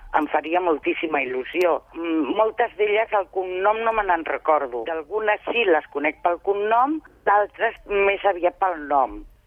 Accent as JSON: {"language": "Catalan", "town": "Sant Cugat del Vallès", "region": "Catalonia", "country": "Spain", "tie": "born or raised there", "said": "Jo, a mi em deia … perquè jo sóc filla de Sant Cugat realment."}